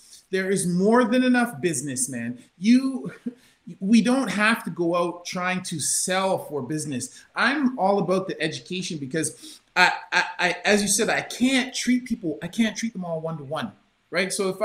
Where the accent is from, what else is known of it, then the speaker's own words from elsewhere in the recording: Canada; So I'm a Canadian, a first-generation Canadian, but my parents are Jamaican heritage. Right. And when I grew up, we had nothing. My parents were factory workers.